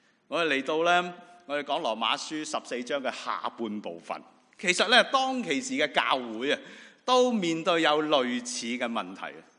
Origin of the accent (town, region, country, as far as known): China